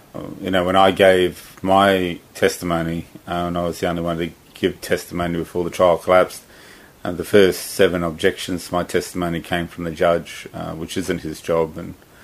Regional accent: Australia; We're from the diaspora. So Karen was from Scotland, Ewan was from the States, and I was from Australia.

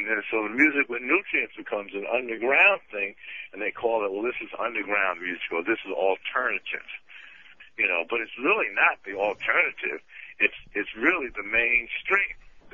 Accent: Bronx, New York, United States; It's like when I was growing up in the Bronx, you know, every corner there was a liquor store.

